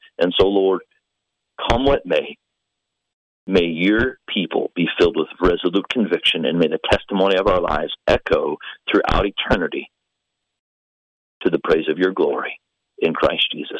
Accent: Indianapolis, Indiana, United States; And so, yeah, we hail from the Indianapolis area where our home is

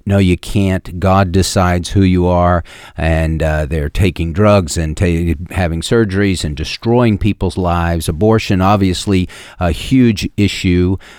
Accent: Houston, Texas, United States; now in Texarkana, United States; You know, I came from Houston to Texarkana almost 21.

